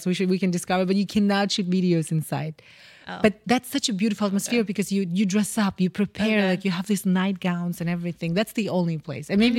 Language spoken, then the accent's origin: English; Kazakhstan; I'm from Kazakhstan.